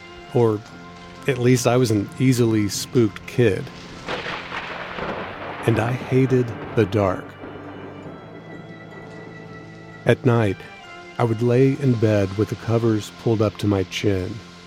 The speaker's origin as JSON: {"language": "English", "region": "Texas", "country": "United States", "tie": "born or raised there", "also_born_or_lived": "Dallas", "accent": "Texas", "said": "That's a very twangy Texas accent. I was born in Dallas, in the neighborhood of Oak Cliff, and later my family moved to a small town about an hour away."}